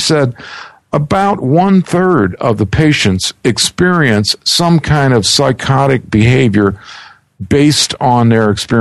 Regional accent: Greenbelt, Maryland, United States; And I actually did grow up in a town called Greenbelt.

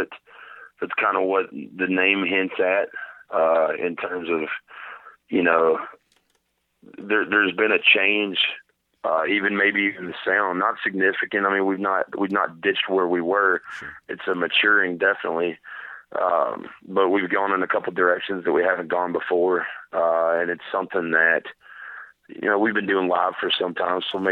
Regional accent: Kentucky, United States; We're from Kentucky, man.

